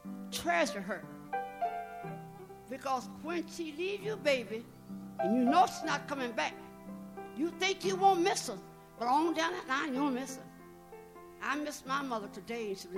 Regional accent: West Virginia, United States; I'm a coal miner's daughter. I'm a real coal miner's daughter. I was born and raised in West Virginia where nothing but coal mines.

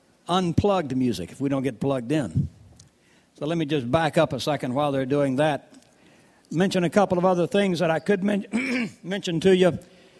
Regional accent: Alabama, United States; as growing up in North Alabama, you go to Sand Mountain, so you get a hold of some sagum and some folk music, bluegrass especially.

